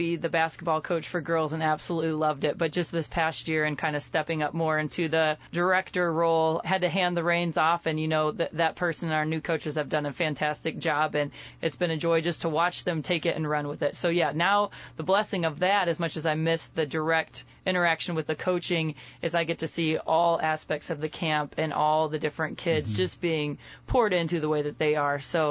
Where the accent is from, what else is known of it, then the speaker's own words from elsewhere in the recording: Champaign, Illinois, United States; I was born and raised in Champaign, and sports were a huge part of my life.